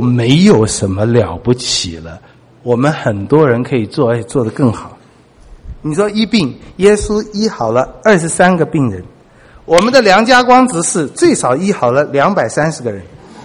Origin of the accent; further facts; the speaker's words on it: China; 我们中国人说人生70古来稀，我看一下我们中国的古人